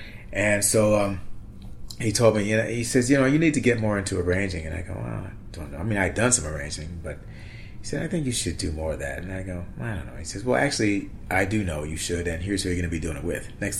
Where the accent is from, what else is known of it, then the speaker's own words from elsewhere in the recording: Detroit, Michigan, United States; I'm originally from Detroit.